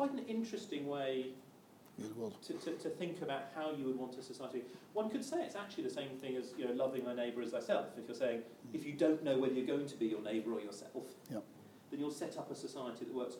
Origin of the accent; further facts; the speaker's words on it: Cambridge, East of England, United Kingdom; I grew up in Cambridge.